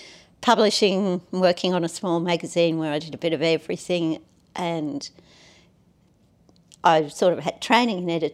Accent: Sydney, New South Wales, Australia; also born or lived in Sunshine Coast; I'm 60 years old. I grew up in Australia. I was born in Sydney, and I've lived in Sydney most of my life, apart from spending about 10 years up on the Sunshine Coast near Noosa.

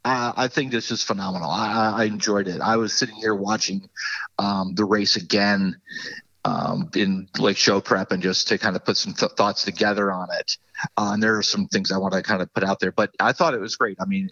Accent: Baltimore, Maryland, United States; I grew up in the Baltimore area.

